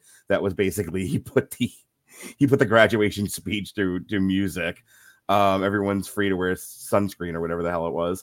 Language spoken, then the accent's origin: English; Long Island, New York, United States; on my hometown of Strong Island, yo, in New York.